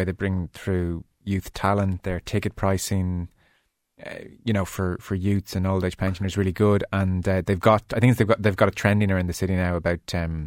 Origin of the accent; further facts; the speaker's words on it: Lucan, County Dublin, Ireland; I'm from Lucan. … I'm of Selbridge extraction, so I feel like I got a feel for Lucan.